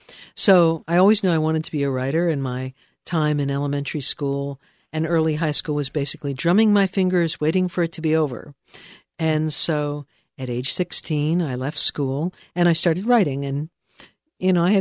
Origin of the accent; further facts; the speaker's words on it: New York, United States; But also because I grew up in New York, and as I say, my parents were writers.